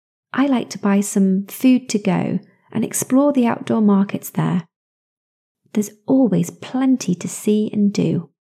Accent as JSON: {"language": "English", "country": "United Kingdom", "said": "today you'll find out all about my home country, the UK."}